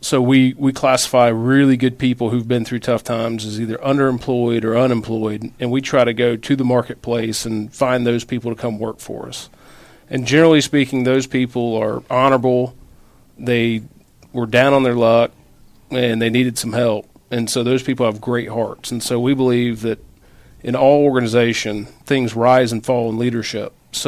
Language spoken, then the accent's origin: English; Atlanta, Georgia, United States; I'm from Atlanta here originally, born and raised. Went to school down at Georgia Tech.